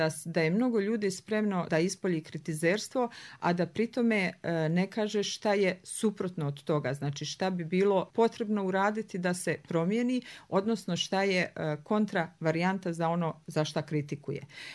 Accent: Mostar, Herzegovina-Neretva Canton, Bosnia & Herzegovina; Ja sam rođena naravno u Mostaru, ali moja porodična kuća i roditelji su u Artješi, to je jedno lijepo malo mjesto, 7-8 km južno od Mostara.

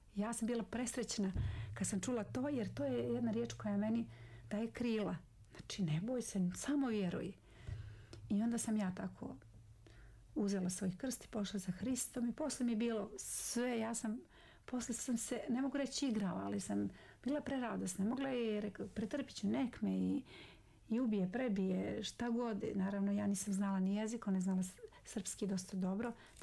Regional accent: Montenegro; Ja sam kao Crnogorka, Srpkinje iz Crne Gore.

